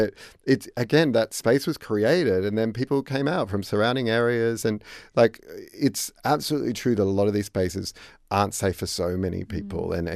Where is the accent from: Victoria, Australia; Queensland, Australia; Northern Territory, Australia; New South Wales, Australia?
New South Wales, Australia; Coffs Harbour; I grew up near Coffs Harbour